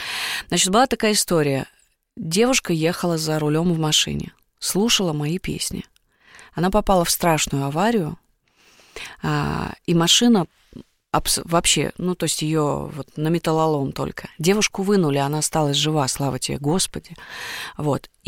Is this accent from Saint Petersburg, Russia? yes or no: yes; Saint Petersburg, Russia; В общем, в родной город. Я же из Питера.